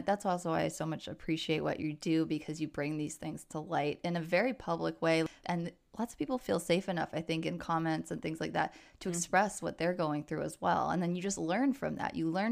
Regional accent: New York, United States; It's East Coast. That's what it is. I'm from New York too.

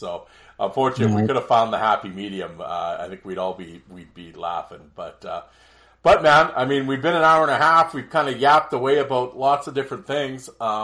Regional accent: Poland; But no, this is just from the fact that I'm from Poland.

